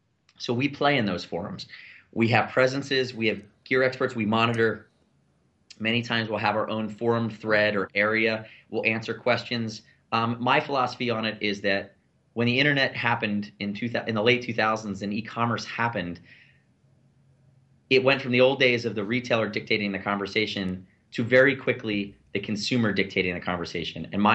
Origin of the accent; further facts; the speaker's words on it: Northeast, United States; I'm from the Northeast. I talk fast.